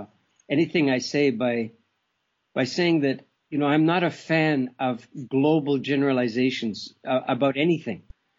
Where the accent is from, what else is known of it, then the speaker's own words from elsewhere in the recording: Canada; born there; You know, I was born in Canada, and I'm very grateful for that.